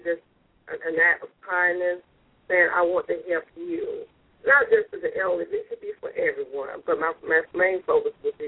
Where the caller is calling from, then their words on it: Stone Mountain, Georgia, United States; I'm calling from Stone Mountain.